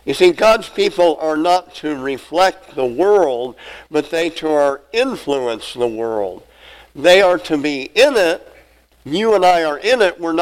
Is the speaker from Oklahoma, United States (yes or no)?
no; Napanee, Nebraska, United States; growing up in Napanee, Nebraska, south central Nebraska, near Alma, Nebraska, Harlan County Lake on Highway 183, I lived near there, grew up on the Harlan County Lake, skiing and boating and fishing and all that.